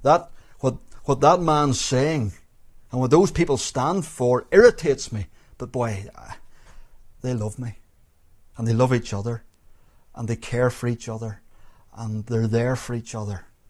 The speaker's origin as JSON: {"language": "English", "town": "Belfast", "region": "Northern Ireland", "country": "United Kingdom", "tie": "born or raised there", "said": "You know, where I grew up in Belfast, we knew the people who lived beside us"}